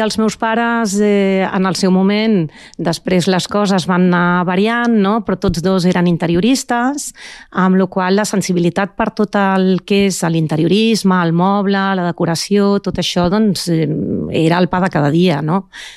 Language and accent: Catalan; Barcelona, Catalonia, Spain; now in Sant Cugat del Vallès, Spain; No sóc de Sant Cugat, sóc de Barcelona, però fa 26 anys que visc a Sant Cugat.